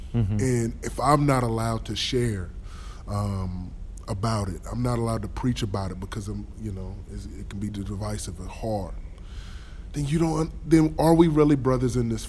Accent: the South, United States; For me, I grew up in the South.

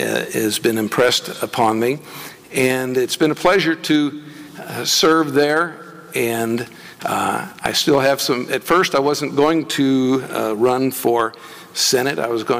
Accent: Hannibal, Missouri, United States; from Hannibal, Missouri. Hannibal is my hometown.

